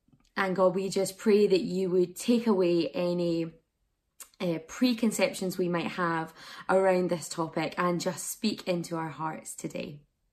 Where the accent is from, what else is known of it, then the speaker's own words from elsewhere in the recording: Glasgow, Scotland, United Kingdom; hosted in Glasgow in 2021, which is my hometown and where I live.